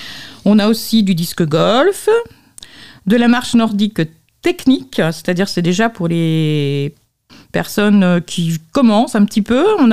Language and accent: French; Pays de la Loire, France; Moi-même, je suis de Clé, Maine-et-Loire, donc c'est pas tout près.